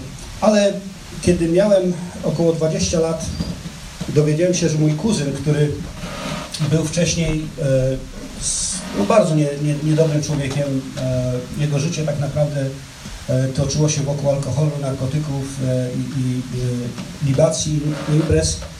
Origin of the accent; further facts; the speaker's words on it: Jelenia Góra, Lower Silesian Voivodeship, Poland; born there; Ale Jelenia Góra jest dla mnie też ważna z tego względu, że tam nie tylko się urodziłem